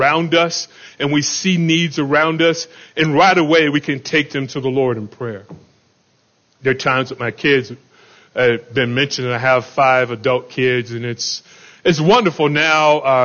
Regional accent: Florida, United States; now in California, United States; Yeah, and I remember the time we were together, and we were going to Florida, where I grew up from in the States, and visiting from California, and we had the 3 of them together.

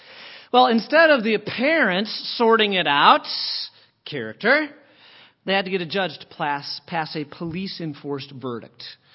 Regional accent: United States; I can say this because I'm an American.

